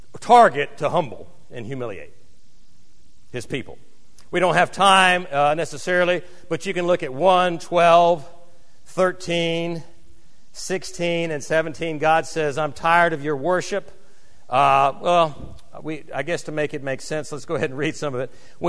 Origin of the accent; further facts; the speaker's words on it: United States; I'm an American. I want property.